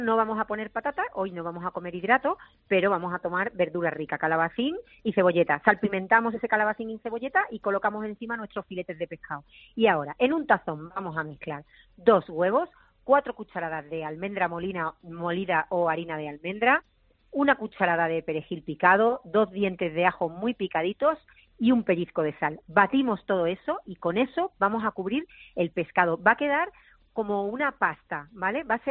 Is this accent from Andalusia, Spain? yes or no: yes; Málaga, Andalusia, Spain; Pues te diré que como malagueña que soy, soy muy comedora de pescados